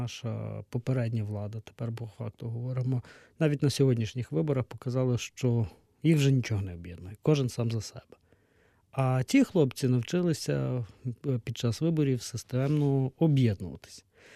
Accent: Lviv, Lviv Oblast, Ukraine; Я зі Львова.

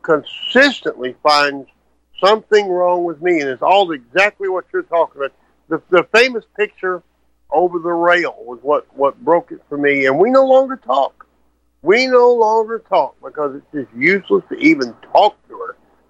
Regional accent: Texas, United States; also born or lived in Shreveport; I was born in Shreveport, Louisiana. I grew up in Central Texas.

